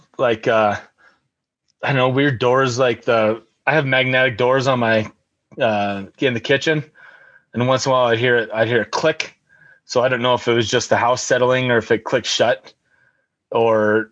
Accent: Montana, United States; moved away; Yep, on the eastern part of Montana, where there's really

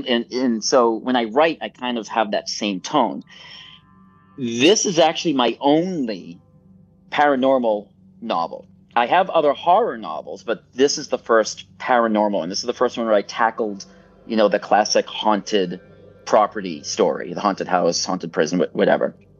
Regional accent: Salem, Massachusetts, United States; I was born and raised in Salem, Massachusetts. I lived there from birth until I was 30.

